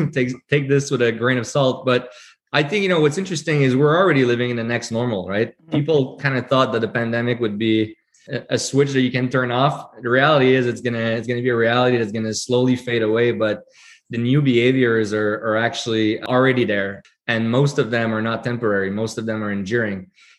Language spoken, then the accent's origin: English; Montreal, Quebec, Canada; we're born and raised in Montreal as people